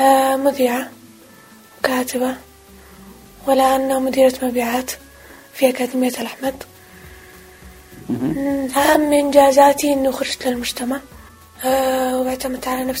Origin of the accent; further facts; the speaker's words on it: Arhab, Sana'a Governorate, Yemen; أنا من صنعاء، من أرحب.